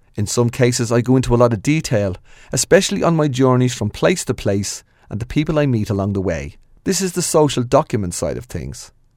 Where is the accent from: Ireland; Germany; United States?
Ireland; Dublin, Leinster; stories about youth and growing up in North Dublin.